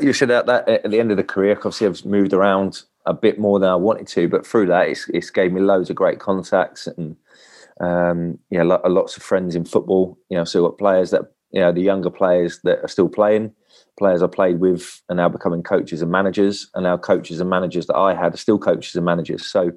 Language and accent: English; Eastleigh, South East England, United Kingdom; I mean, Eastleigh's my hometown club. My mum and my brother live a stone throw away from the ground.